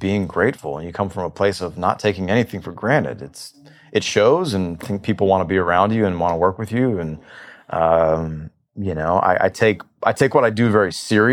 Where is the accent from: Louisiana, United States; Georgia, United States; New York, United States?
Georgia, United States; Atlanta; Biologically, and we grew up in Atlanta. We really didn't have any other family in the same town.